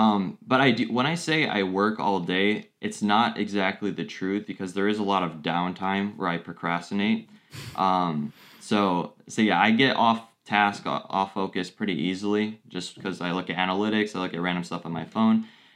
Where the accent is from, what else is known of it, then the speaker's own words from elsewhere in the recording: Chicago, Illinois, United States; born there; I was born in Chicago, Illinois. So in the United States.